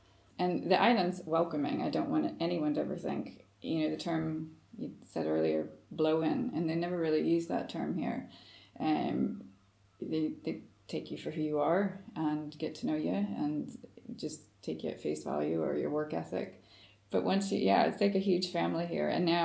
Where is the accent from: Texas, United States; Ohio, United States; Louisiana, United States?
Texas, United States; Houston; moved away; I was born in Houston, Texas. Grew up there until I moved over here. So I'm a Texan first, and then I say I'm an American when I have to show my passport.